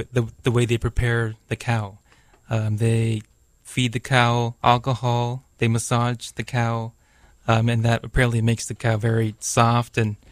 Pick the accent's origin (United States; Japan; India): Japan; Kobe, Hyogo; So I grew up in Kobe, and as a family, we started attending